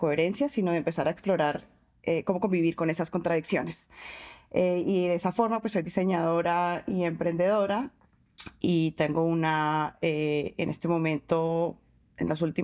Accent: Colombia; now in Finland; soy colombiana, en este momento inmigrante en Finlandia, hace 5 años.

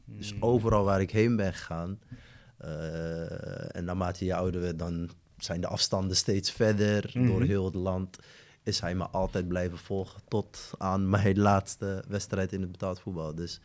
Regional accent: Rotterdam, South Holland, Netherlands; Ik kom dan uit Rotterdam-West, het oude Westen. Dat was voorheen, ja. Was geen makkelijke buurt in die zin.

